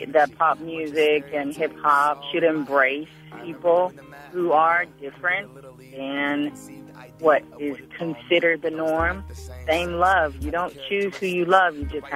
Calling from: Austin, Texas, United States; I'm calling from Austin, Texas.

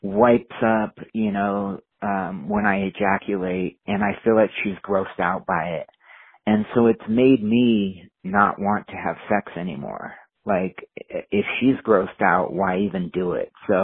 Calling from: Prescott, Arizona, United States; Hi, Dr. Emily. … I am from Prescott, Arizona.

